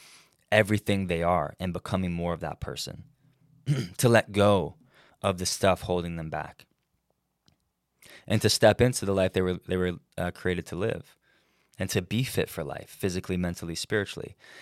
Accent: United States; But because we grew up in America where the norm was longer board shorts

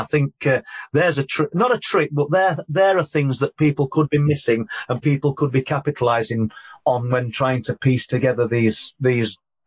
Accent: Yorkshire and the Humber, United Kingdom; I'm from South Yorkshire myself

